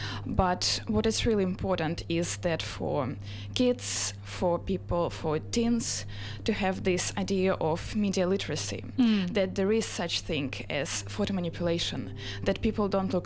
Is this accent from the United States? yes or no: no; Russia; I feel like I'm actually from Russia.